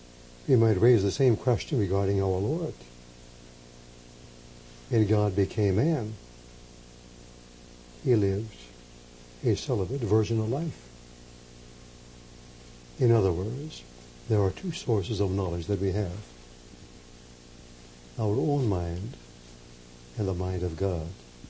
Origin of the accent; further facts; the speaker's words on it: United States; I know the Vatican quite well. Being an American, I know the United States also very well.